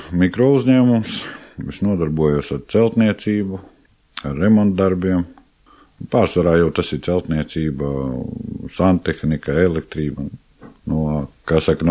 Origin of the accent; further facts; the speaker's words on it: Aizkraukle, Aizkraukle Municipality, Latvia; Nu, dzimis audzis es esmu Aizkrauklē, ģimenes stāvoklis, protams, ka precējies